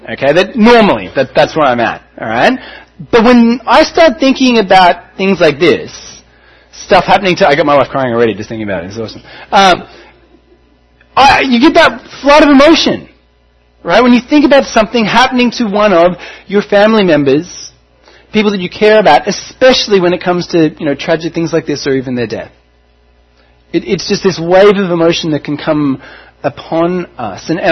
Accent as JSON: {"language": "English", "town": "Melbourne", "region": "Victoria", "country": "Australia", "tie": "born or raised there", "also_born_or_lived": "Hobart", "said": "my dad's actually from Launceston. I was born in Hobart. I moved to Melbourne as a kid"}